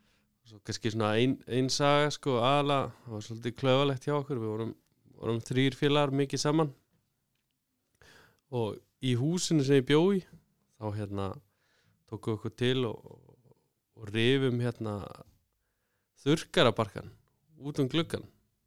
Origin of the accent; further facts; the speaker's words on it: Reykjavík, Capital Region, Iceland; Ég ól upp manninn í Lauganeskari.